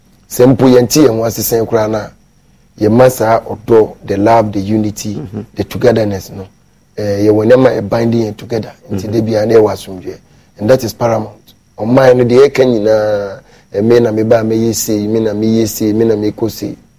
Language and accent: English; Ghana; And I'm happy that I'm a Ghanaian because of the peace we enjoy.